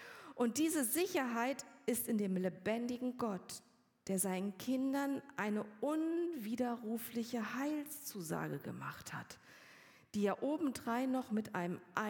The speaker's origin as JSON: {"language": "German", "town": "Kiel", "region": "Schleswig-Holstein", "country": "Germany", "tie": "born or raised there", "said": "ich bin am Meer aufgewachsen, in Kiel, und bin schon selbst mit einem Fischkutter auf die Hochsee herausgefahren."}